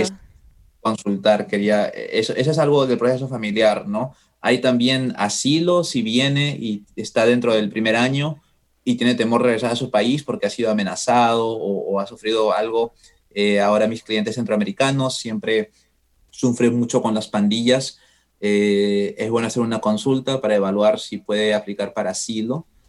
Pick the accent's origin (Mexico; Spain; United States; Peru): Peru; yo soy peruano, me la darían en Lima, ¿no?